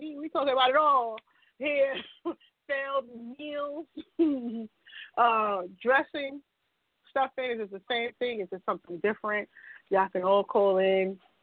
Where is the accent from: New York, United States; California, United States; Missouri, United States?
New York, United States; Brooklyn; I'm like, I'm from Brooklyn, son. I'm from Brooklyn, son.